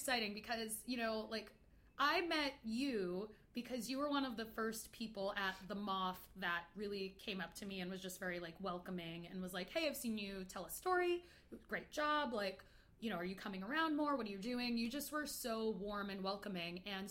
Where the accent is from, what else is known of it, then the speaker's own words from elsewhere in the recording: New York, United States; now in Los Angeles, United States; Like, I grew up in New York, like I mentioned, I went to NYU for like theater and my focus was solo performance.